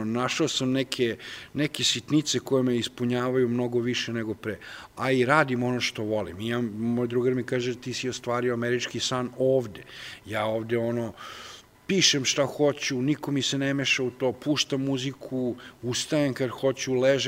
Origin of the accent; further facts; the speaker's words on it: Belgrade, Serbia; Ja sam rođen u Beogradu i ceo život sam tamo